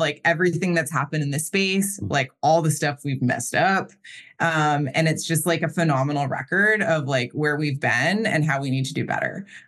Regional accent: United States; I'm American. I think a lot of my fellow Americans kind of underappreciate how hard it is to move money

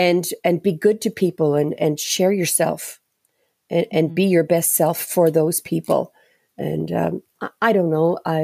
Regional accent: Mabou, Nova Scotia, Canada; So a lot of the traditions that came from Scotland certainly stayed very pure in where we were raised here in the Mabu area.

